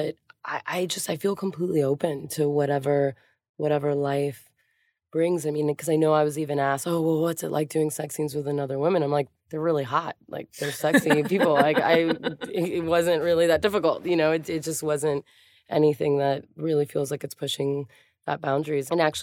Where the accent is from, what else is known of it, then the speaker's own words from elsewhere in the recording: Miami, Florida, United States; also born or lived in Hialeah; But I grew up in Miami and Hialeah, and my high school was very queer.